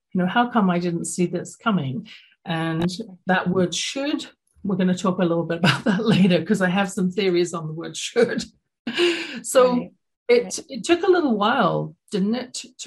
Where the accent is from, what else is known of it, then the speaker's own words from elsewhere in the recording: London, United Kingdom; this is going back when I was growing up in London, England.